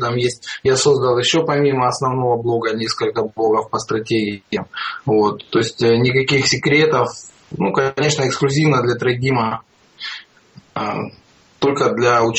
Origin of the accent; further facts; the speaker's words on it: Rostov-on-Don, Rostov Oblast, Russia; Я из Ростова-на-Дону.